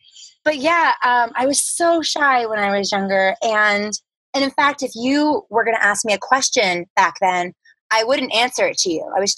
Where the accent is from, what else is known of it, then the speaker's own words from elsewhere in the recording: Baltimore, Maryland, United States; I grew up in Baltimore, Maryland.